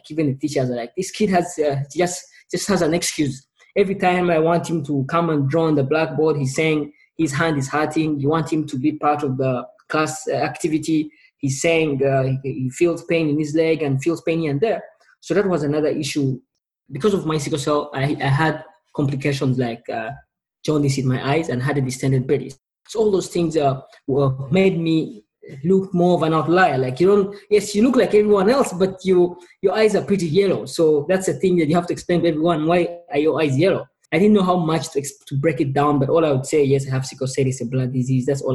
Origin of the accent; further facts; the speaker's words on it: Kampala, Central Region, Uganda; born there; I was born in Kampala, Uganda, a small East African country.